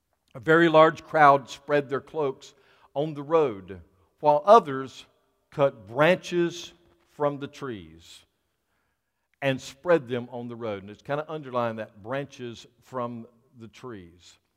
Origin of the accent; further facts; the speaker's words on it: Florida, United States; I grew up in Florida. I love Florida. Palm trees were just part of the landscape, and loved Florida.